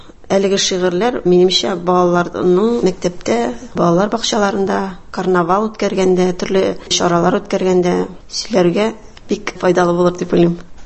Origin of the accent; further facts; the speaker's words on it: Pushche, Tatarstan, Russia; Минем туган ягым Актаныш районы Пуще авылы. Мин шул авылда укыдым. 11-нче сыйныфны шул авылда тәмамладым.